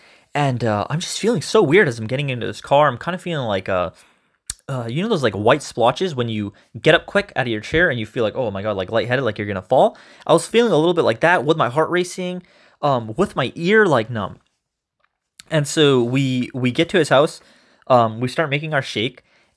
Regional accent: Canada; You know, we're Canadian, so we'll play hockey maybe.

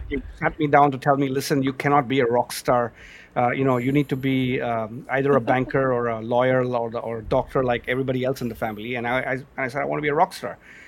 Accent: India; born there; I was born in India, so a very traditional Indian father, and I'm the only child.

